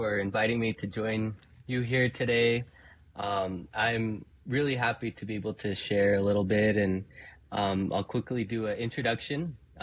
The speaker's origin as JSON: {"language": "English", "town": "Rocky Boy", "region": "Montana", "country": "United States", "said": "I come from the Chippewa Cree tribe in Rocky Boy, Montana, and also the Navajo Nation."}